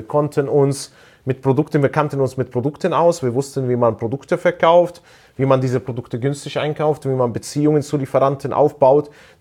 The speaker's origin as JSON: {"language": "German", "country": "Palestine", "said": "denn mein Problem war, als Palästinenser durfte ich ja keine Gewerbe anmelden."}